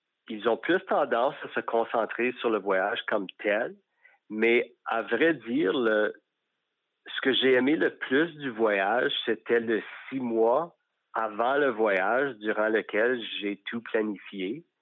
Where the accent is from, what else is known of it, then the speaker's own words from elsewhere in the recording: Saskatchewan, Canada; je suis quitté de chez nous en Saskatchewan, sur la rivière Frenchman.